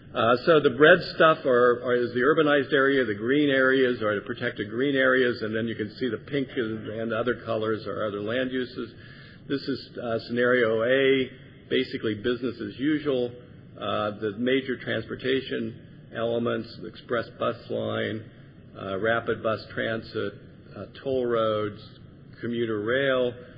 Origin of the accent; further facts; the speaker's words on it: Texas, United States; This Texas cities may not get along, but we're Texan.